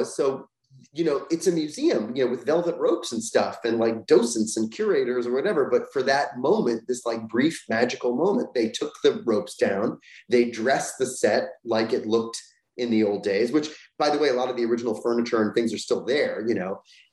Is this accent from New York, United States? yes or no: no; Hollywood, Florida, United States; I grew up in Florida. I didn't grow up in Hollywood, California. I grew up in Hollywood, Florida, which is weird.